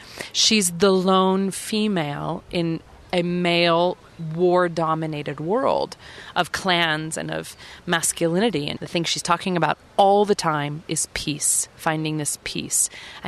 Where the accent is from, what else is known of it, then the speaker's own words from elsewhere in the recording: Kansas City, Missouri, United States; I get to go to my hometown in Kansas City